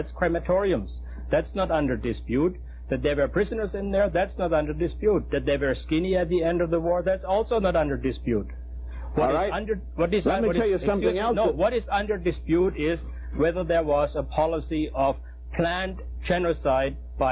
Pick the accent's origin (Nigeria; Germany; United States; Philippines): Germany; I'm a German. I was born in Germany